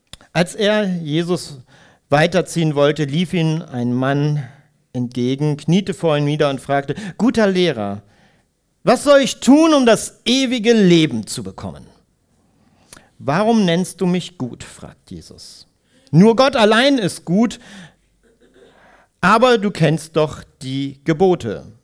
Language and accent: German; Bad Harzburg, Lower Saxony, Germany; Ich bin in Bad Harzburg groß geworden